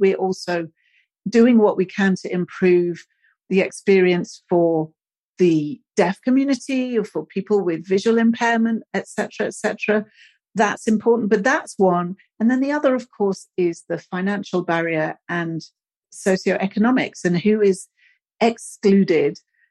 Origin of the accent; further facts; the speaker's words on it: United Kingdom; I'm British. I come from a working class background. I'm not white.